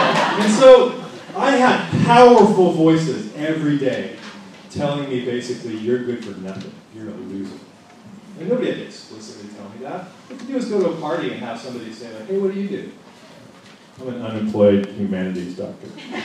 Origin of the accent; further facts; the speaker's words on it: Modesto, California, United States; I grew up in Modesto, so there aren't beautiful places to walk around like Berkeley.